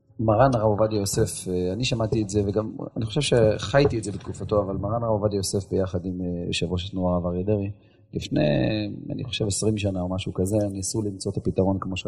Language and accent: Hebrew; Jerusalem, Jerusalem District, Israel; born or raised there